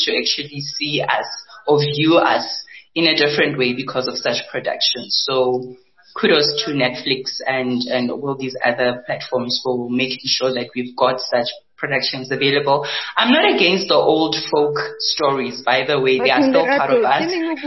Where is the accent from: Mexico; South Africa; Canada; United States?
South Africa; it's really wonderful where we are currently in terms of how we're telling our stories as South African.